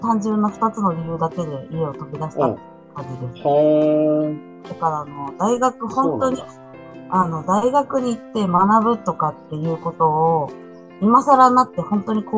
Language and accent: Japanese; Chiba, Japan; 出身は千葉ですが。